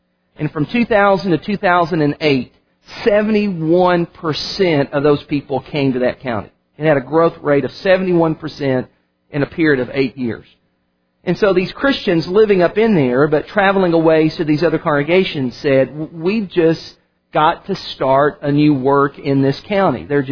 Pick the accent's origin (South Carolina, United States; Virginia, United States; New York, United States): Virginia, United States; I'm originally from Southwest Virginia in the mountains